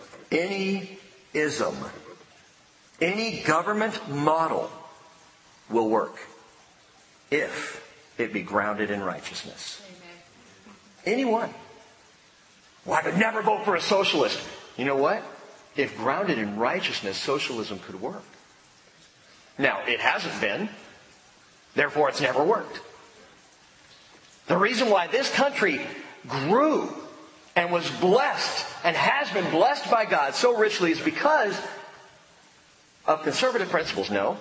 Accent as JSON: {"language": "English", "country": "United States", "tie": "born or raised there", "said": "I'm an American, born and raised. I love this country."}